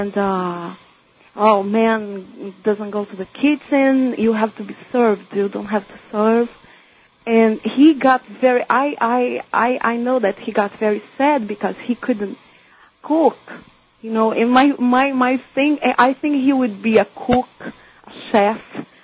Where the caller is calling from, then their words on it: Brazil; English is a second language; and I'm from Brazil. I'm sorry about my accent.